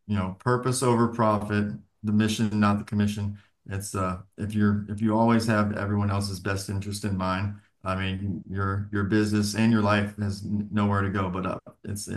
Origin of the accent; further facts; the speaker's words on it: Fayetteville, North Carolina, United States; where I grew up in Fayetteville, it was very easy to get into trouble in Fayetteville, North Carolina.